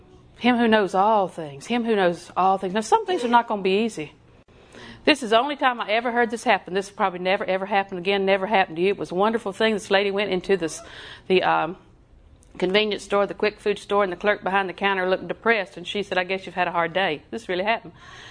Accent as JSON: {"language": "English", "town": "Auburndale", "region": "Florida", "country": "United States", "tie": "born or raised there", "said": "Well, that was the day I grew up in Auburndale. That was the day the tornado hit Auburndale Junior High."}